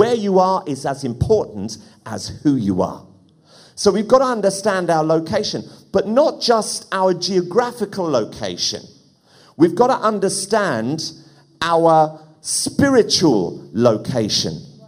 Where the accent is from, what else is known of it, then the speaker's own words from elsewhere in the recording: Ireland; I grew up in a Catholic family. My dad was a very staunch Catholic. I suppose it comes with being Irish.